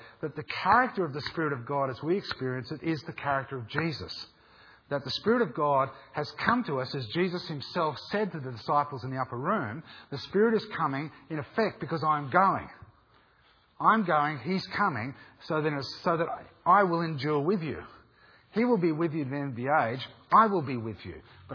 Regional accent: Australia; I'm an Australian, so forgive me.

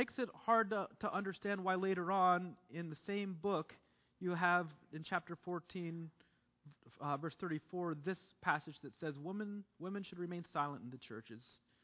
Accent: United States; I'm from the States, so my mind still is at sometimes when I talk about these things.

